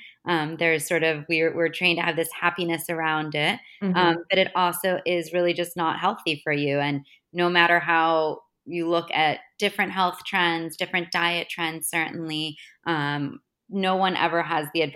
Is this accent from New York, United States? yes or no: no; Florida, United States; also born or lived in Boston; so I grew up in Florida and in Boston.